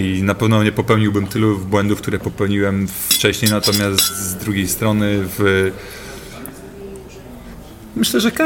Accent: Bydgoszcz, Kuyavian-Pomeranian Voivodeship, Poland; moved away as an adult; now in Gdynia, Poland; Wyjechałem w 97 roku, także czuję się gdynianinem, a nie bydgoszczaninem, prawda? W Bydgoszczy się urodziłem

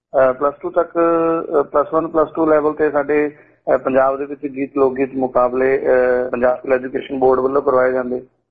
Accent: Farwala, Punjab, India; ਉਹ ਸ਼ਹਿਰ ਜਲੰਧਰ ਦੇ ਵਿੱਚ ਇੱਕ ਛੋਟਾ ਜਿਹਾ ਕਸਬਾ ਹੈ ਜੀ ਨੂਰ ਮਹਿਲ, ਉਥੋਂ ਦੇ ਬਿਲਕੁਲ ਨਾਲ ਹੈ ਜੀ ਮੇਰਾ ਪਿੰਡ ਫਰਵਾਲਾ

